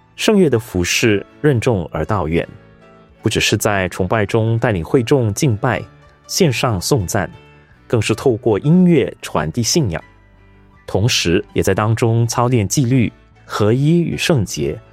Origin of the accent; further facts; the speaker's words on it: Sarawak, Malaysia; moved away as an adult; also born or lived in Malacca; now in Singapore; 我来自东马萨拉越，是第二代基督徒，也是两个孩子的父亲，一个就读中四，一个就读中一。2007年我从马六甲来到新加坡